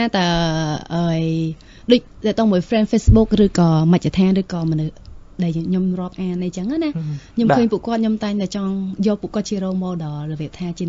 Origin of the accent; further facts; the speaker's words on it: Kampong Thom, Cambodia; ហើយខ្ញុំជាអ្នកខេត្តកំពង់ធំ